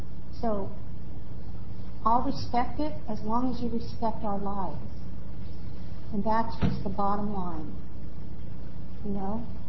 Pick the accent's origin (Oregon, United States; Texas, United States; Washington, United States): Oregon, United States; And I'm from Blue Jean, Oregon. That's the new name of our little town.